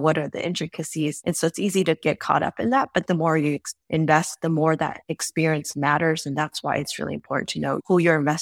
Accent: Dallas, Texas, United States; I'm from Dallas, so it was a multifamily property in Dallas.

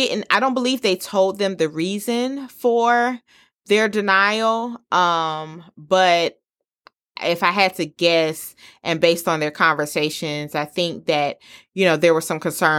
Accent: the South, United States; which I'm from the South, and I'm not even sure where Hazelhurst, Georgia is.

